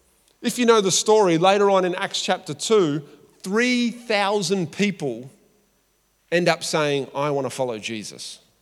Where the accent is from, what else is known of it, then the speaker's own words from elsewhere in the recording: Australia; Part of being an Aussie is that we are filled with doubt and skepticism about the things of God.